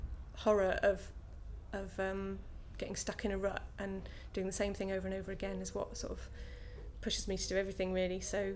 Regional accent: Midlands, United Kingdom; now in London, United Kingdom; I grew up in the Midlands in a little village, so moving to London was quite a transformation for me

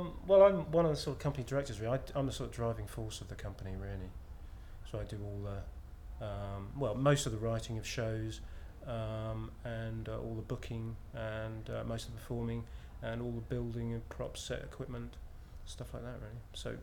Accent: Norwich, East of England, United Kingdom; I'm 43 and I'm from Norwich.

